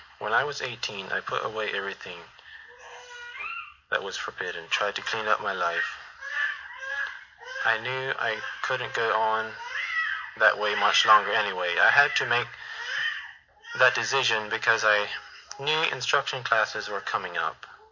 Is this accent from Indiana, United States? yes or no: yes; Indiana, United States; parents moved to Park County, Indiana, from Big Valley, Pennsylvania. So I spent most of my years growing up in Park County.